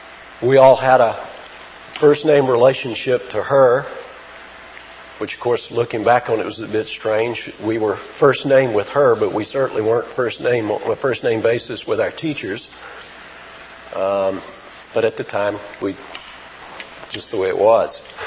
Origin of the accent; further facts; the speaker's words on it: Atlanta, Georgia, United States; also born or lived in Ohio / Florida; I grew up in the South like a lot of folks did. I had lived up north. I had lived in Ohio. I had lived in Florida. But most of the time I had grown up here in the Atlanta area for most of the years up through about 1959.